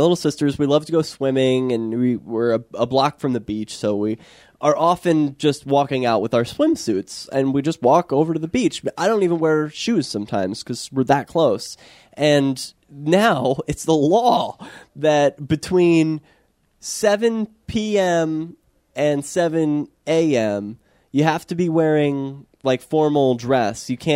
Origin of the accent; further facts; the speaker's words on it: Cape May, New Jersey, United States; It's Cape May. No, it's Cape May